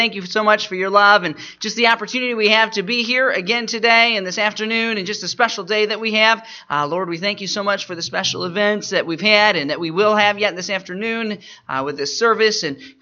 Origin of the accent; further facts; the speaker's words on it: Muskegon, Michigan, United States; born there; I was born in Muskegon, and my dad was called to go to Bible college after I was born.